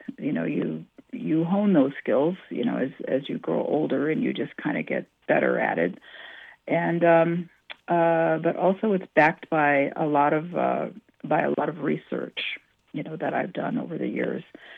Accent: South Dakota, United States; something that I heard throughout my life, growing up in South Dakota, a little bighorn was spoken of many, many times throughout my life

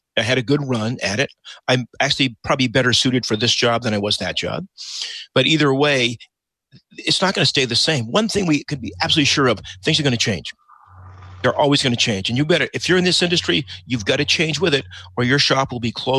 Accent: Utah, United States; I grew up in Utah. Everybody had a pickup truck.

